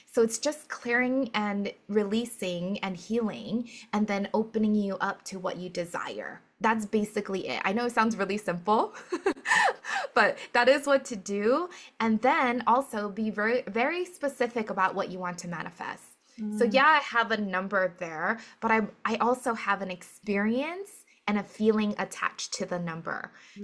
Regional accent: Hawaii, United States; okay, so I'm from Hawaii, and like it's island.

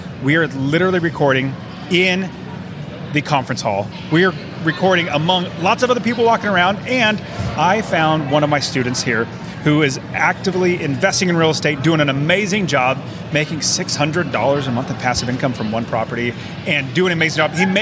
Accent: West Coast, United States; I'm from the West Coast, so sorry if I butcher in it, but I believe it's Massachusetts.

